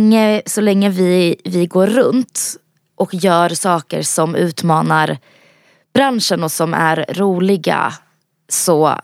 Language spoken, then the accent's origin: Swedish; Växjö, Kronoberg County, Sweden; also born or lived in Bosnia and Herzegovina; Jag är ju från Växjö, eller uppvuxen i Växjö. Jag är från Bosnien.